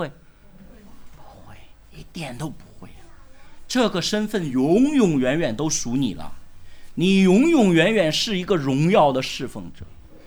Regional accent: China; 我们中国人经常犯的一个错误是根据品格

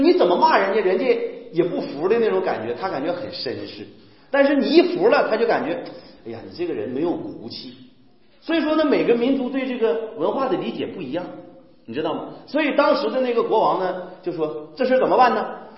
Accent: Northeast China, China; accent: Northeastern Mandarin; 就用我们东北话讲，这个爷们儿

